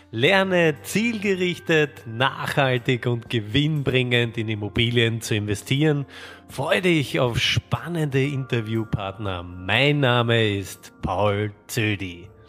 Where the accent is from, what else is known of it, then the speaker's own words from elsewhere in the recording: Vienna, Austria; In Wien, aufgewachsen in Wien und auch Wurzeln aus dem Osten.